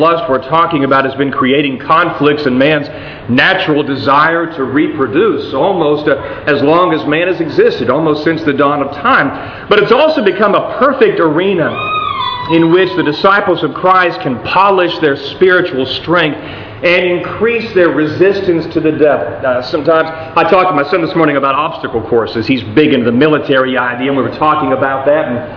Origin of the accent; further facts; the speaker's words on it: Paden City, West Virginia, United States; Back in my hometown of Payton City, West Virginia, we enjoy pepperoni rolls. We enjoy hot dogs with sauce.